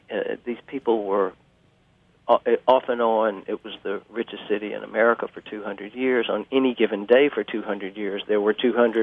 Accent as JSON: {"language": "English", "region": "South Carolina", "country": "United States", "tie": "born or raised there", "said": "When I was growing up in the Low Country, there were over 300 varieties of cowpeas being grown."}